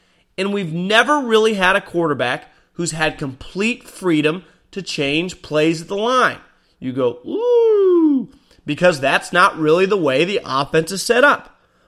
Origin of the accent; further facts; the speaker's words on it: California, United States; I grew up in the Bay Area.